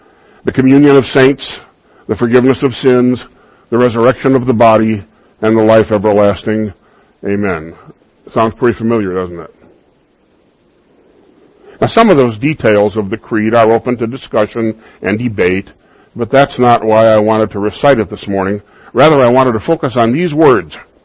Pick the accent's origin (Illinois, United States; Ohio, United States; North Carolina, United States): Illinois, United States; Chicago; Here's the Lutheran version I remember from growing up in Chicago.